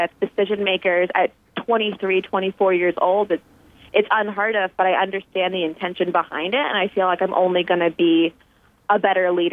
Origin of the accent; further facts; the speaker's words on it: Atlantic City, New Jersey, United States; I grew up blue collar in Atlantic City, and, you know, came from a community of color